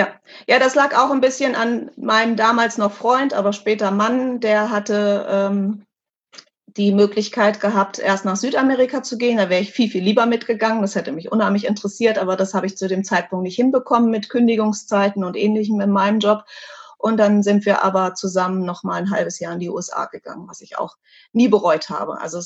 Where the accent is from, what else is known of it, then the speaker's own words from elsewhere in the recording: Hanover, Lower Saxony, Germany; born there; damals in Hannover, in meinem Geburtsort